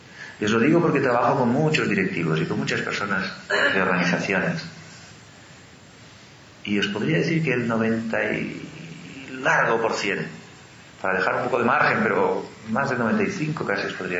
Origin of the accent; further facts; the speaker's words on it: Andalusia, Spain; born there; also born or lived in Girona; Antes viví en Gerona, no lo sé. O sea que he estado viviendo en un montón de sitios. Y nací en Andalucía, además.